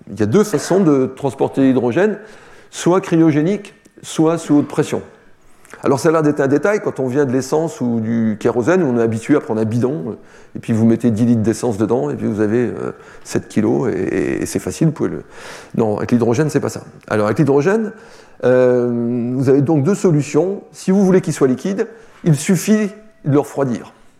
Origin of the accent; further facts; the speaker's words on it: Toulouse, Occitanie, France; comme je suis toulousain, moi, évidemment, le pire, c'est l'avion.